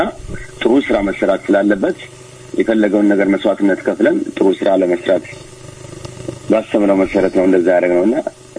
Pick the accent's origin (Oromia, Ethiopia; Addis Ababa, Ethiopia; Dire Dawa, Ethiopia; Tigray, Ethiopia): Oromia, Ethiopia; Nazret; እኔ ሙዚቃ እንግዲህ የናዝሬት ልጅ ነኝ